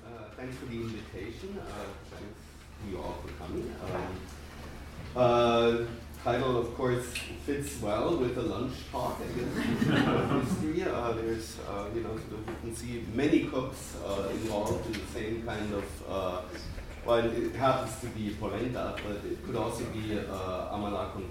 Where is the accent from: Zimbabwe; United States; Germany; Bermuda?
Germany; English is a second language; let me tell you a little bit about, first about, where I'm coming from. As you may have noticed from my accent, I'm German.